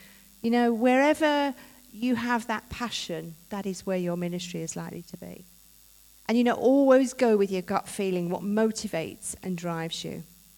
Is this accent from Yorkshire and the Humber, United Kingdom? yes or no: no; Leigh-on-Sea, East of England, United Kingdom; I was brought up in Leon Sea in Essex, so I love the seaside